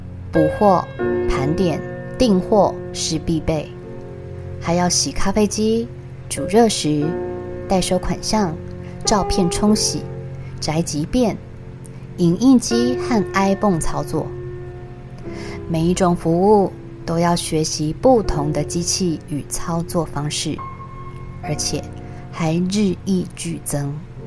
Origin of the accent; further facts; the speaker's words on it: Taiwan; 尤其在我从欧洲回来之后，对比台湾与欧洲的服务态度，我更觉得这是身为台湾人的幸福